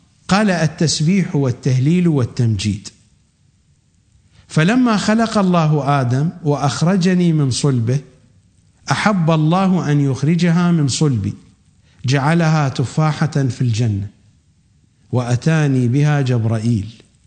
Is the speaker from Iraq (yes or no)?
yes; Iraq; لأن يعني عندنا في العراق عادة لما يسمون جليل يسمون أخو خليل